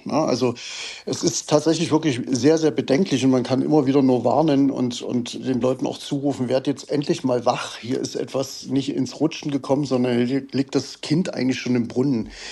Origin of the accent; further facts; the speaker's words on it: Saxony-Anhalt, Germany; Ich habe also hier tatsächlich in Sachsen ja ein bisschen Migrationshintergrund. Ich komme eigentlich aus Sachsen-Anhalt